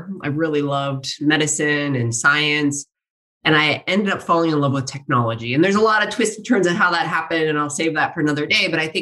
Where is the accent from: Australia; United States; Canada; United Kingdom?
Canada; Saskatchewan; now in Toronto, Canada; I grew up in Saskatchewan and very proud prairie girl.